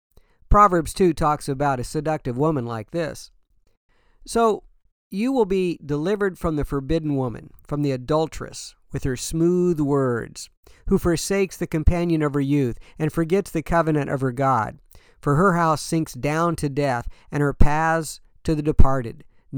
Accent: Oregon City, Oregon, United States; Now, I'm a graduate from Oregon City High School, Oregon City, Oregon, go Pioneers.

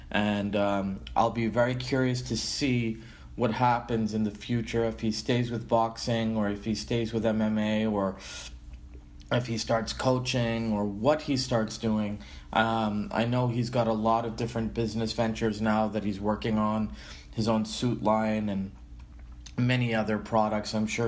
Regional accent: Boston, Massachusetts, United States; for me growing up in Boston especially, it's a very Irish town, Irish-American town, but I've always had friends from Ireland.

